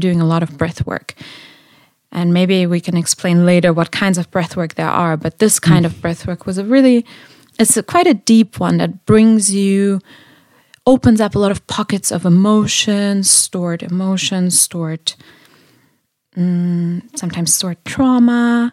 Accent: Germany; growing up in Germany, being called … is like, oh, you're Russian

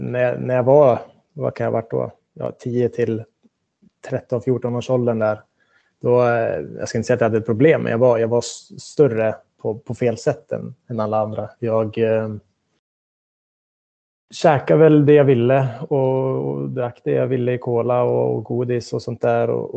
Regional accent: Västerås, Västmanland County, Sweden; Jag slet på med mina träningar hemma i Västerås, både med innebandy, tennis och fotboll

